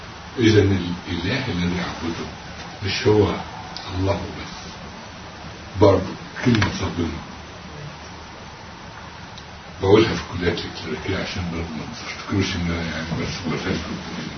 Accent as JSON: {"language": "Arabic", "country": "Egypt", "moved": "yes", "said": "فعارفين ان انا من مصر"}